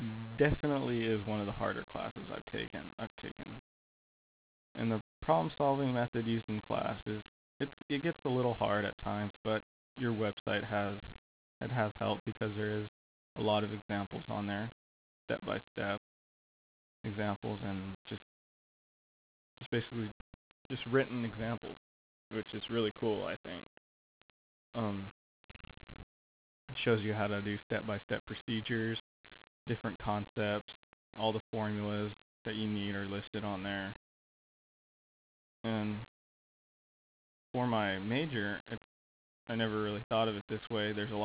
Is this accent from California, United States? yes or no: yes; Visalia, California, United States; I was born and raised in Visalia, California, which is a little town about 45 minutes south of Fresno. Whenever I mention to people that I'm from Visalia, I always have to say I'm from the Fresno area.